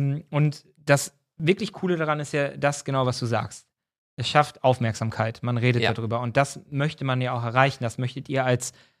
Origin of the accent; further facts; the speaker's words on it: Dortmund, North Rhine-Westphalia, Germany; als Dortmunder